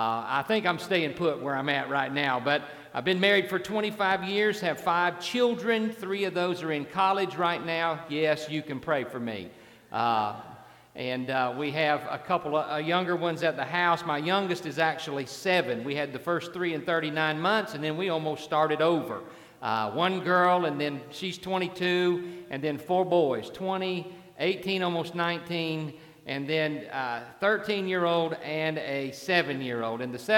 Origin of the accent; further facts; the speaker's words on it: Pleasant Hill, Illinois, United States; moved away as an adult; now in Florida, United States; little town just across the river in Pleasant Hill, Illinois. So I spent the first 27 years of my life as a Midwesterner.